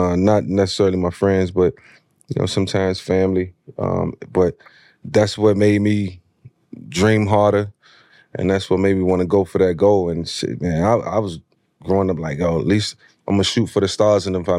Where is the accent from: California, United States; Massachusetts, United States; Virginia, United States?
Virginia, United States; Newport News; I was a kid from Newport News, Virginia, mm-hmm. who didn't come up with anything.